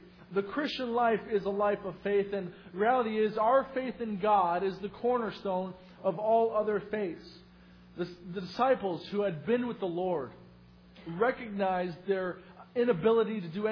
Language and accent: English; Canada; I'm originally from Canada